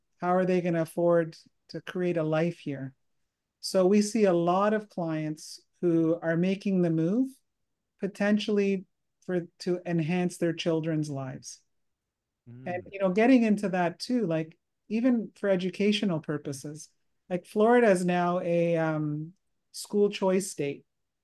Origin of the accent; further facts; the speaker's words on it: Canada; I'm Italian. My friends say, oh, I'm Portuguese, but we're Canadian, but we tend to say where we came from.